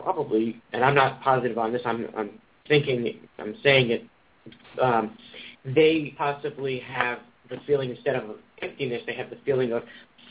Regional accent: New York, United States; I moved from New Jersey, New York, where I grew up, to Seattle.

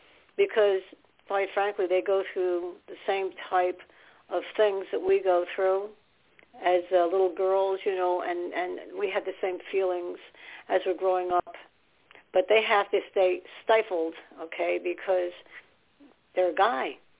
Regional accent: New Jersey, United States; Well, I'm doing okay. I'm from New Jersey. I'm the vice president here.

